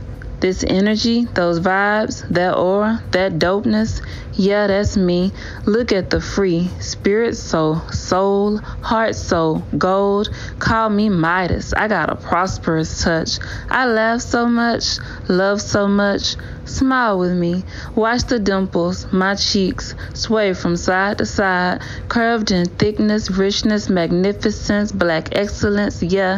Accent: Georgia, United States; I'm from Georgia.

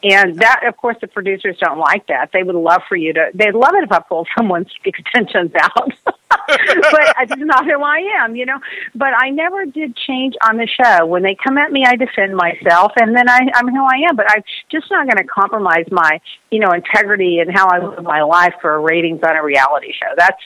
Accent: Texas, United States; I'm from Texas. Yeehaw!

